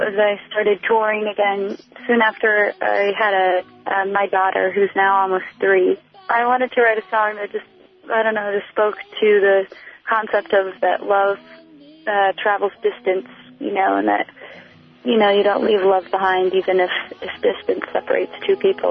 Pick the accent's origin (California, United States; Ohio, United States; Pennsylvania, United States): California, United States; Santa Barbara; I originally grew up in Santa Barbara, California, and I've moved kind of all over the country, starting as being a kid